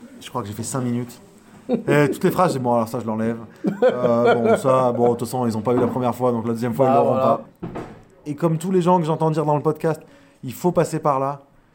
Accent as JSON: {"language": "French", "country": "Turkey", "said": "Mais n'oubliez pas que je suis turc."}